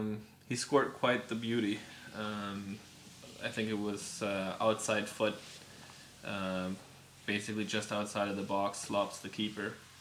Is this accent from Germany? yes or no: yes; Baden-Württemberg, Germany; Well, Steffi Graf is actually from my hometown, and Boris Becker is only a couple minutes away.